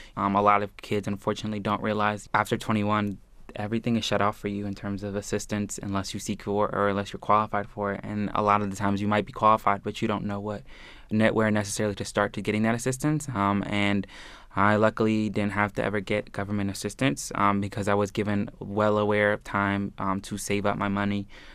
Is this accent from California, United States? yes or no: no; Maryland, United States; now in North Potomac, United States; I'm 22 years old. My hometown is currently Howard County, Maryland, and I'm currently residing in Montgomery County in North Potomac.